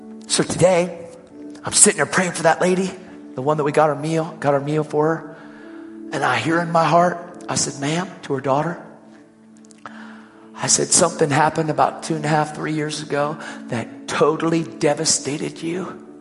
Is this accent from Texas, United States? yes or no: no; Pennsylvania, United States; I'm not from here. I'm from Pennsylvania. I'm here on a trip.